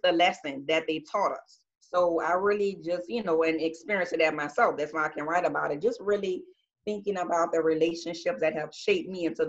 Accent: New Orleans, Louisiana, United States; I'm from New Orleans. I am an author, speaker, relationship coach, and a minister-elect.

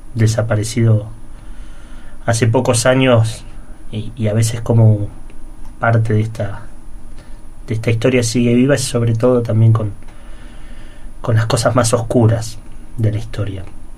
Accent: Argentina; nosotros tenemos esa particularidad como argentinos, ¿no?

